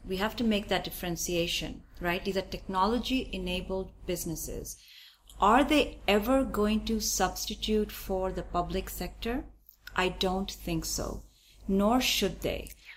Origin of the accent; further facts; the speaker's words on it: United States; I, as an American citizen, have actually paid for that, right?